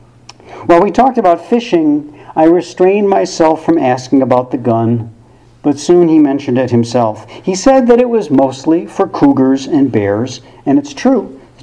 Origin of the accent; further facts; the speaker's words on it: Illinois, United States; Growing up in Illinois, I had heard about rivers like crystal, but it was hard to imagine them looking like anything but molasses.